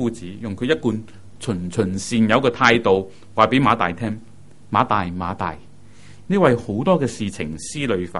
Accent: China; 犹太人呢可能跟我们中国人一样很讲求礼数的

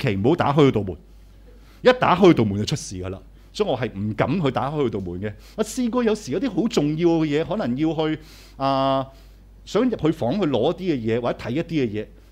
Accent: China; 我哋中国人有句说话叫见步行步。

